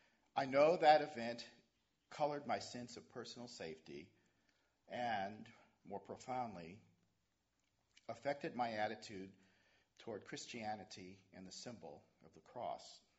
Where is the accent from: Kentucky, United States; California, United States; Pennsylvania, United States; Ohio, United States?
Pennsylvania, United States; Erie; I remember as a 13-year-old teenager in the mid-60s, growing up in Erie, Pennsylvania, when my family moved into a newly developed suburban neighborhood to promote the cause of integration.